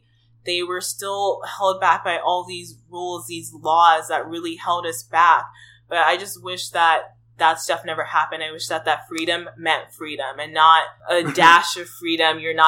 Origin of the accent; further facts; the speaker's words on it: Nigeria; do we, me and you, get reparations even though we come from Nigeria?